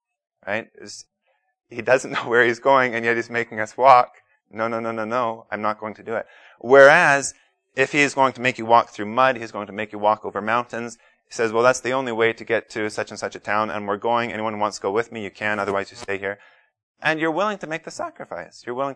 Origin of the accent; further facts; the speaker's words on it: British Columbia, Canada; I was on the bus down to Vancouver before my plane out of British Columbia, my hometown province.